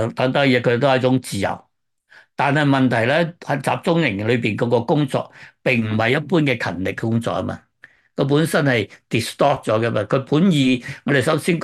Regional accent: Guangdong, China; 例如我哋广东人都系咁样

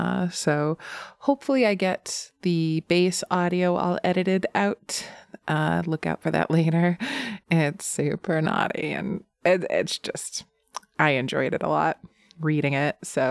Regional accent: the South, United States; As some of you know, I come from the South, and so my family always at bedtime would be like, let's have a snack.

